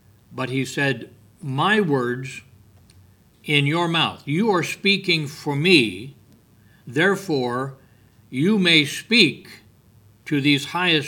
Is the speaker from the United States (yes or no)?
yes; United States; I take this to mean that as an American, I have a right to speak my mind concerning political matters.